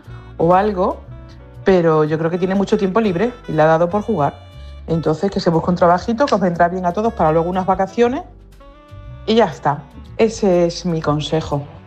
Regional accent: Extremadura, Spain; de Extremadura.

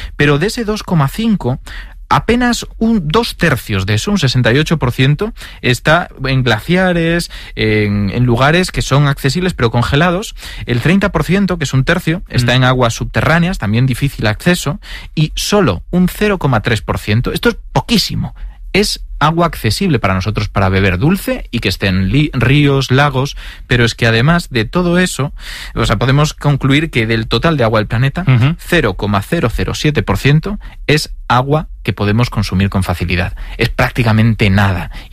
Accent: Galicia, Spain; Soy gallego, te voy a decir, depende.

